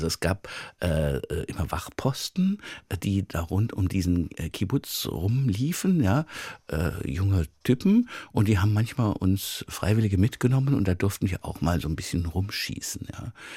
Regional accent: Mainz, Rhineland-Palatinate, Germany; in einer Kneipe in meiner Heimatstadt Mainz

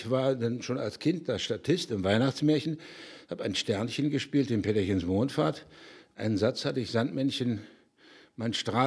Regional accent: Kassel, Hesse, Germany; also born or lived in Schleswig / Ahrensburg; ich wurde dann nur geboren in Schleswig und dann wohnte ich ganz kurz in Ahrensburg, das ist bei Lübeck, und da war ich dann 6 oder 7, da zogen wir um nach Kassel. Da wurde ich da eingeschult. Ich habe meine gesamte Jugend in dieser furchtbar langweiligen Stadt Kassel verbracht.

